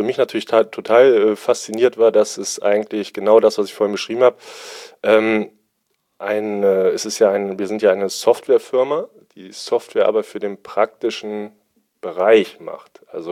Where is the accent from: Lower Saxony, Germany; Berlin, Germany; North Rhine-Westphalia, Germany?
Lower Saxony, Germany; ich komme aus der Region Göttingen, also ich bin hier groß geworden